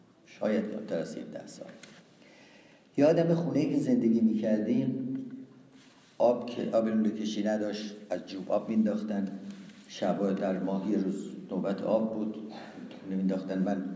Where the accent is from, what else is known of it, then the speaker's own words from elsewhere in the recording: Tehran, Tehran Province, Iran; moved away; من در امیریه به دنیا آمدم، کوچه شیبانی.